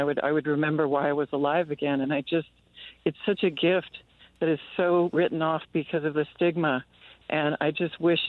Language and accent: English; Albuquerque, New Mexico, United States; You know, I was raised out here in Albuquerque, going to, like, ballet